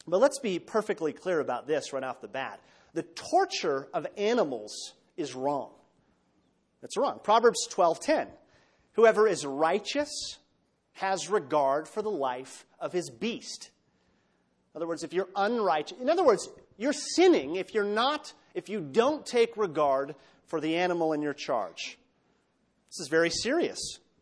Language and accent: English; Minnesota, United States; Growing up in Minnesota, we had, you know, a saying for the manure spreaders.